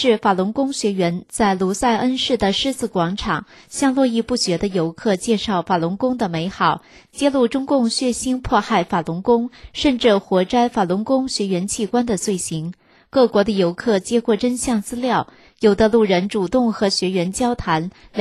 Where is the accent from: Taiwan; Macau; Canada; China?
Canada; 作为加拿大人，我们有幸生活在这片自由的国土